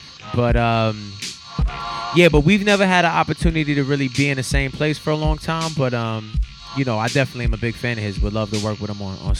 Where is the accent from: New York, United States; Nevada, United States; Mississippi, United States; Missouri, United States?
New York, United States; I love growing up in New York, you know what I mean? I mean, I loved it growing up.